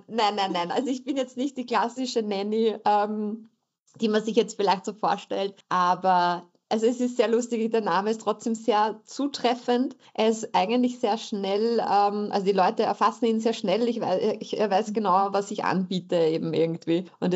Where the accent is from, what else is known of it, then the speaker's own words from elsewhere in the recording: Lower Austria, Austria; ich komme aus dem Tullnerfell